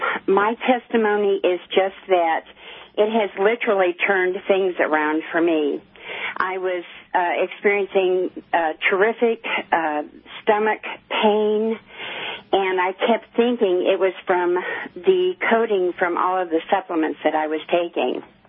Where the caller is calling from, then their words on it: Fredericksburg, Texas, United States; I am calling you from Fredericksburg, Texas. I'm not too far from Perrier.